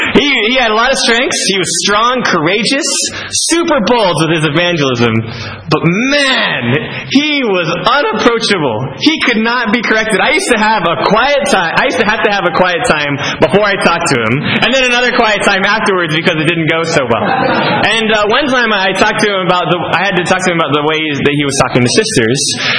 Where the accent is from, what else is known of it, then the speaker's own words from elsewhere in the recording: United States; saying that because you're American. I want to tell you here and now, I am not positive because I am American.